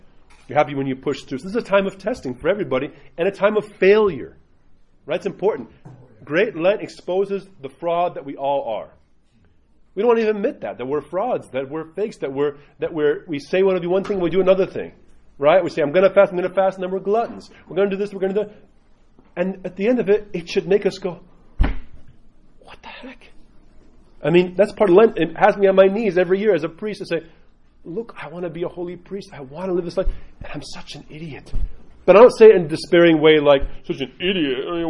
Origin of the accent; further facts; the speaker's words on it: New York, United States; where I grew up in New York